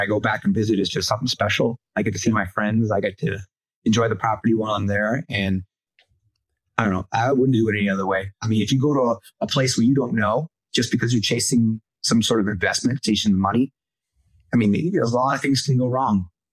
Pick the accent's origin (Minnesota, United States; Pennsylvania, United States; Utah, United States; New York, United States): New York, United States; Arcade; moved away as an adult; now in Las Vegas, United States; I moved there from Buffalo, New York. Actually Arcade, New York, which is really close to Buffalo.